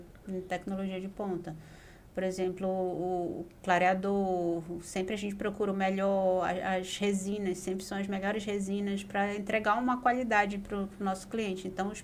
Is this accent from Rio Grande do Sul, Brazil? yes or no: no; Santarém, Pará, Brazil; Eu sou daqui